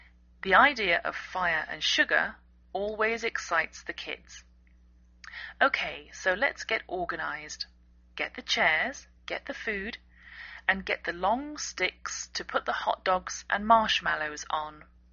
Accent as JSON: {"language": "English", "region": "England", "country": "United Kingdom", "lives_now": "United States"}